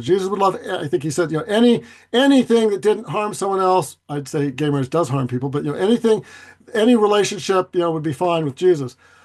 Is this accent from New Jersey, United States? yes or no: no; Washington, United States; So in my home state of Washington, we had a Christian grandmother who had a longtime floral shop, and she would sell to everyone.